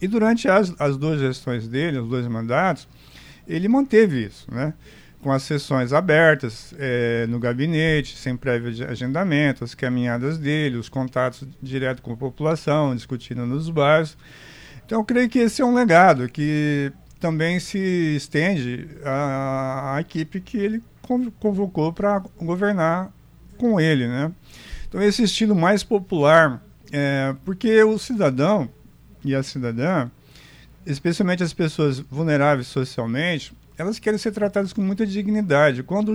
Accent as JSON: {"language": "Portuguese", "town": "Maringá", "region": "Paraná", "country": "Brazil", "tie": "born or raised there", "said": "Como eu cresci em Maringá"}